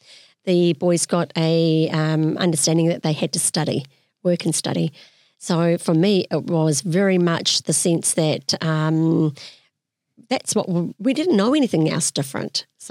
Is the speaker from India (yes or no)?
yes; India; I suppose being an Indian female, being brought up in a family, like I'm talking big families, we're not talking about small families.